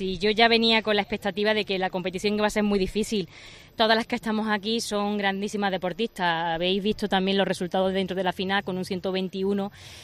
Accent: Baena, Andalusia, Spain; yo estoy súper orgullosa de mi pueblo, siempre lo he dicho, para mí es un orgullo representar a Baena

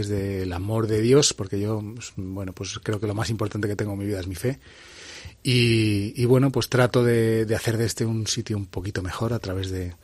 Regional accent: Zamora, Castile and León, Spain; un zamorano católico, muy orgulloso de su tierra

